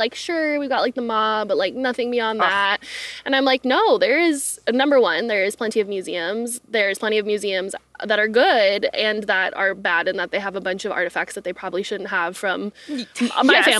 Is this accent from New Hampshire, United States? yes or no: no; Las Vegas, Nevada, United States; I'm also a member of the Bishop Paiute tribe, mm-hmm. but I grew up here in Las Vegas.